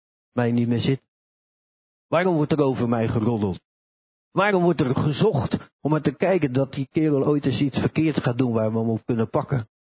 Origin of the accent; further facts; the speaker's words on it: Netherlands; En dat vertelt eigenlijk hoe we als Nederlanders zijn.